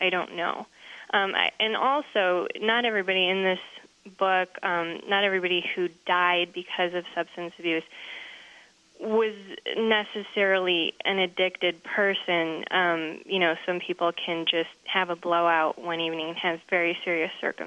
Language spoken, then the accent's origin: English; Chicago, Illinois, United States; also born or lived in Santa Fe; I grew up in Santa Fe and Chicago. I was born in Santa Fe and grew up mostly in Chicago, and so a lot of my community is there.